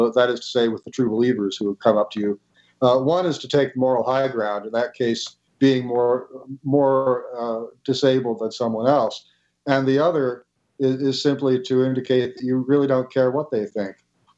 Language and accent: English; Baltimore, Maryland, United States; Well, first of all, I'm from Baltimore, so...